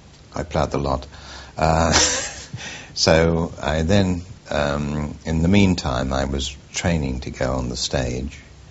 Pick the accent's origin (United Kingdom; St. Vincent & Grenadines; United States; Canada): United Kingdom; Gidea Park, London; born there; I was born in Gidea Park in Essex. My family moved after 3 years into the suburb where I'm living now.